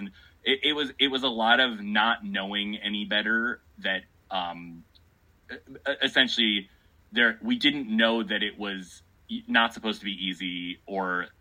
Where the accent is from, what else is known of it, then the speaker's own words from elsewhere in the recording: Minnesota, United States; also born or lived in Ohio / Chicago; now in Portland, United States; I grew up in the Midwest, like any modern Portlander, and I grew up in Minnesota, spent most of my, like, 20s in, I went to school in Ohio, and then lived in Chicago for most of my 20s